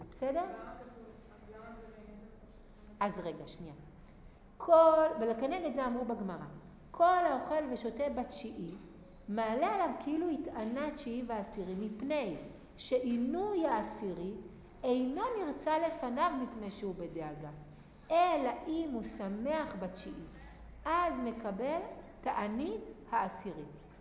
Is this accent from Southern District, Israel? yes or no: yes; Kiryat Gat, Southern District, Israel; תמיד יש לי תמונה, אני מקריית גת.